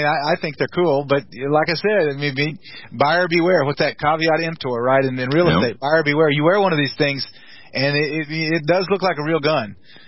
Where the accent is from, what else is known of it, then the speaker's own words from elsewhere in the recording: Texas, United States; We grew up, I remember growing up in Texas, and my uncle was a DPS agent, Department of Public Safety